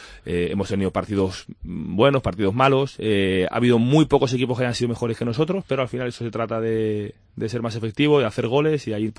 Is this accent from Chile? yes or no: no; Madrid, Community of Madrid, Spain; also born or lived in Béjar; Soy madrileño casi porque llevo casi toda mi vida, pero bejarano de nacimiento.